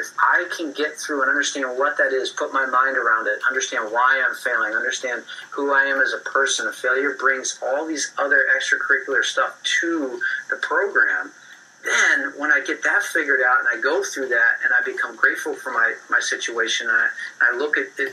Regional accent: Philadelphia, Pennsylvania, United States; I'm from Philadelphia, and, baseball in Philadelphia at that time, 20-something years ago, was not a great breeding ground for baseball. We're mostly known for a basketball town.

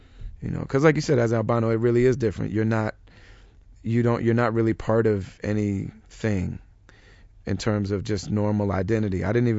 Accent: Michigan, United States; also born or lived in Madison, Wisconsin; I was born in Madison, Wisconsin, and I moved away from there when I was a little kid. I don't really remember living there. And then I lived in little towns throughout Michigan.

